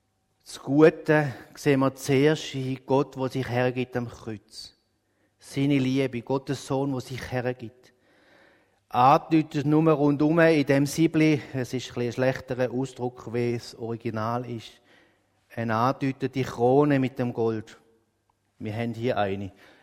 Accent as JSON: {"language": "German", "country": "Switzerland", "said": "Häufig neigen wir dazu, als Schweizer eher den Mangel zu sehen."}